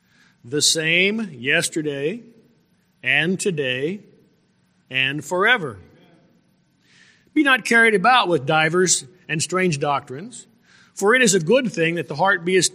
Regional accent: New Mexico, United States; I was born in 1957. I'll be 61 next month. And when I was growing up in New Mexico as a little boy, I lived out in the country.

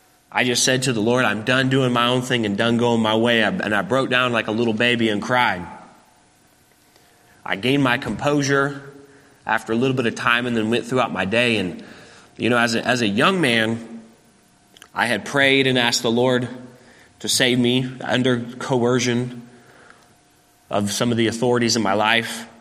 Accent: Oklahoma City, Oklahoma, United States; born there; I was born in Oklahoma City, and I grew up in an independent Baptist home.

